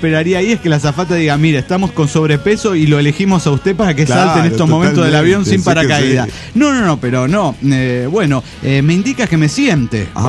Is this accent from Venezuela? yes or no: yes; Maracaibo, Zulia, Venezuela; now in Colombia; Maracucho en Locombia